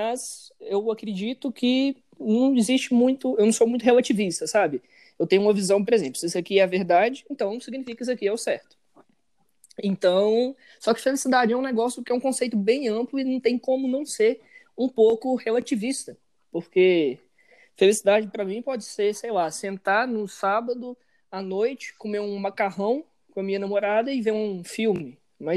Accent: Patos, Brazil; eu tenho 20 anos, eu sou daqui de Patos também.

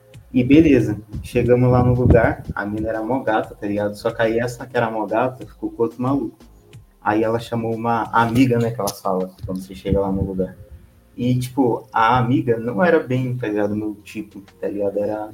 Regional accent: Campinas, São Paulo, Brazil; Sou de Campinas.

